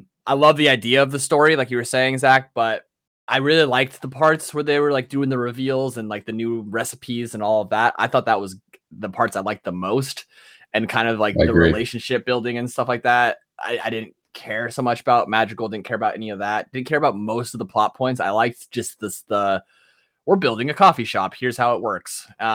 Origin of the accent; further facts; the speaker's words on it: Nebraska, United States; Maybe that's because we're from Nebraska and like I knew like 8 guys exactly like Cal.